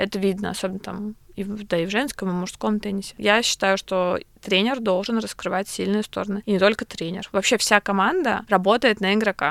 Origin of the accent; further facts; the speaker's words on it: Minsk, Belarus; Антон знаю хорошо, мы росли тоже вместе в Минске.